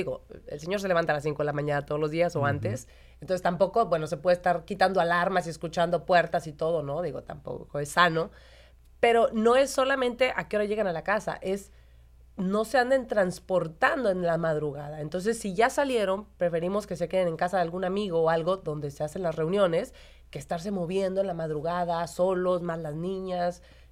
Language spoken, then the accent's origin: Spanish; Monterrey, Nuevo León, Mexico; De donde soy yo, fíjate.